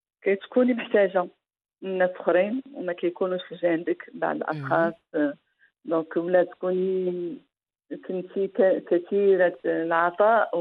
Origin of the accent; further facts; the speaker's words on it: Casablanca, Casablanca-Settat, Morocco; born there; أنا كنت في مدينة صغيرة وانتقلت، أنا أصلا من مواليد الدار البيضاء وكنت انتقلت للمدينة، كان شغالي تما في المستشفى ورجعت للدار البيضاء